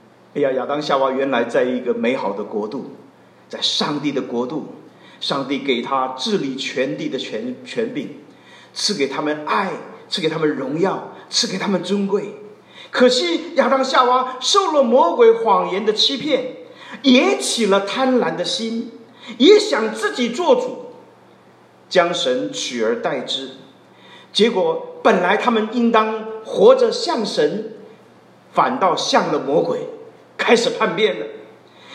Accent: China; 我们中国人的文化里面啊，这个是自己人，那就可以爱；不是自己人，对不起。

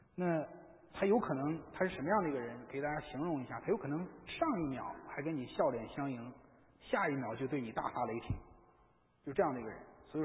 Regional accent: China; 那我中国人嘛哈

